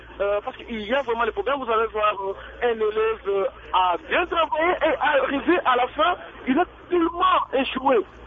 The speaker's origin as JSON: {"language": "French", "region": "Maniema", "country": "DR Congo", "said": "même chez moi, au Maniema, il y a au fond de ma province"}